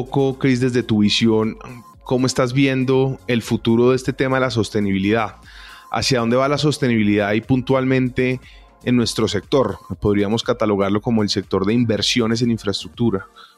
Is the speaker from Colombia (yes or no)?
yes; Colombia; Yo creo que eso es una buena noticia como colombianos, como país